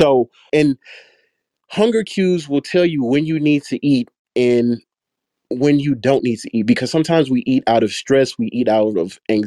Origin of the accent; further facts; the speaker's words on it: Texas, United States; which is, this is kind of relative depending on the person, because I'm from Texas.